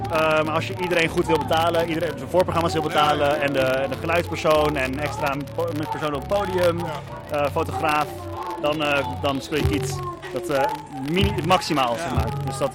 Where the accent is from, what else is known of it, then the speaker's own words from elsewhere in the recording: Utrecht, Netherlands; Utrecht. Lekker makkelijk.